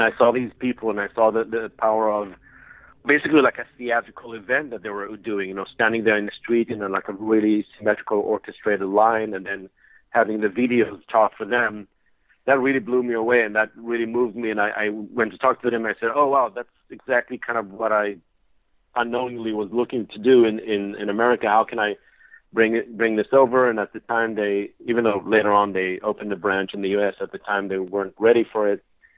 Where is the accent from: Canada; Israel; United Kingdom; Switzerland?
Israel; English is a second language; now in United States; You know, I was born in the States, grew up in Israel, but came back to the States in 2000.